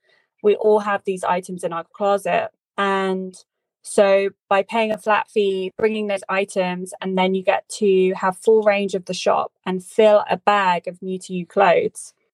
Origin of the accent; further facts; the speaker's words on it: Oxford, South East England, United Kingdom; moved away as an adult; now in London, United Kingdom; my hometown of Oxford, which is in England. As you can tell by my accent, that's where I grew up. So when I was 18, I moved to London